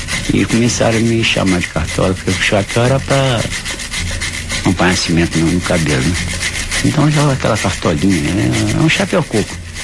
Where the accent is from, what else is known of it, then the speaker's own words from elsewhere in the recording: Rio de Janeiro, Brazil; born there; Eu nasci no Rio de Janeiro, no bairro do Catete, na rua Ferreira Bento, em 1908, no dia 11 de outubro.